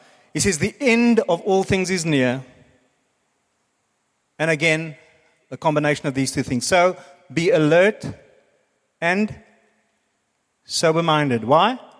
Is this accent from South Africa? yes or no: yes; South Africa; And I know as South African, back in the day, I'd sit there and go, but how can you do that?